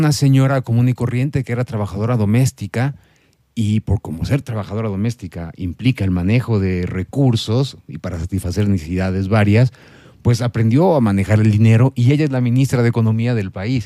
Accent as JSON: {"language": "Spanish", "country": "Mexico", "said": "como mexicanos comunes y corrientes, como mexicanas que andamos ahí en la calle"}